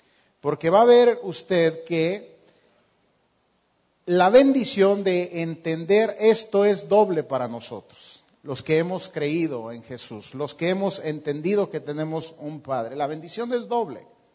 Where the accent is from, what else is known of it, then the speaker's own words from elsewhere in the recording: Mexico; con un pueblo tan parecido al nuestro? Y con una realidad tan parecida a la nuestra, como pueblo mexicano